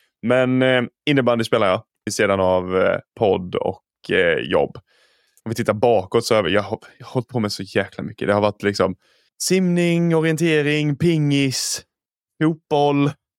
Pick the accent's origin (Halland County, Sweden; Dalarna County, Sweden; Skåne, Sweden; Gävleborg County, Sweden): Skåne, Sweden; Bromölla; accent: Scanian; also born or lived in Gothenburg; Min dialekt brukar avslöja mig ganska fort. Jag är skåning i grund och botten, eller ja, på gränsen mellan Skåne och Blekinge, men uppväxt på skånska sidan. Men i en liten håla som heter Bromölla, ligger utanför Kristianstad, nordöstra Skåne. Så, därav min dialekt.